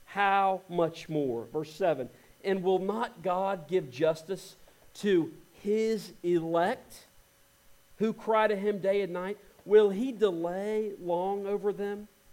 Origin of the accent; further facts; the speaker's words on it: United States; as an American, because if I'm honest, I've got it really good in the United States.